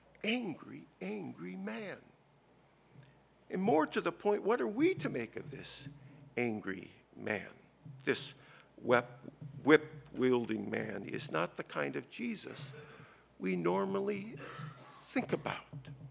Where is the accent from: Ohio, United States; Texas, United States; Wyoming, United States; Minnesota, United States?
Minnesota, United States; I'm from Minnesota. If you've been to a farm, let me just say, cattle and sheep on the move, it's not a pleasant sight.